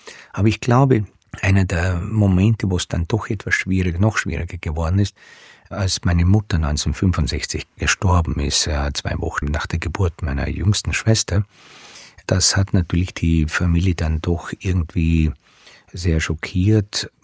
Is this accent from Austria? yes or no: yes; Vorarlberg, Austria; Vorarlberg auch ausgewählt. Wie gesagt, meine Heimat.